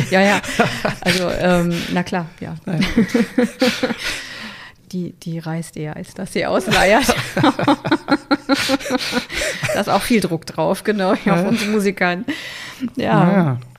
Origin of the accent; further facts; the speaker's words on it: West Germany, Germany; weil ich bin ja auch als Wessi sehr früh in einem Ostorchester unterwegs gewesen